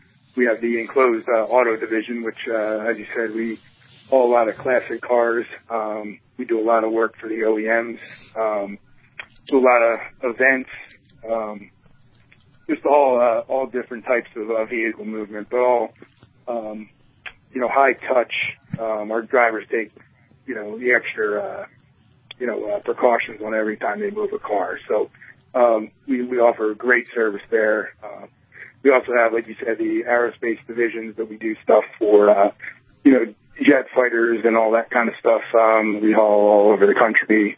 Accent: New Jersey, United States; Oh, yes, I'm from New Jersey, just right outside Philadelphia.

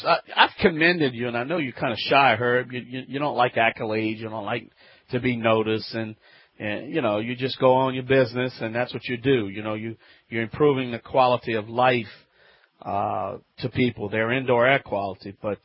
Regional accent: Louisiana, United States; here … America's favorite self-help home improvement self-help expert.

